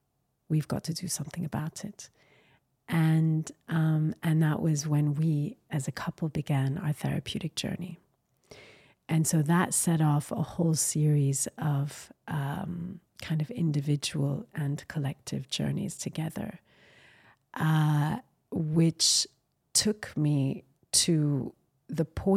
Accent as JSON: {"language": "English", "country": "Jordan", "said": "And then I was a Jordanian national. And then I would start to tell people I'm Jordanian."}